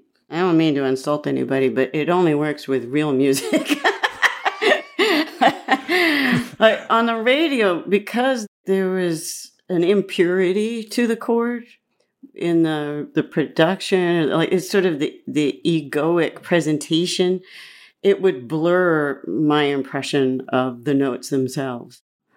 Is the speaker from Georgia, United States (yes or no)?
yes; Georgia, United States; born there; I was born in Georgia. I lived on a commune when I was little.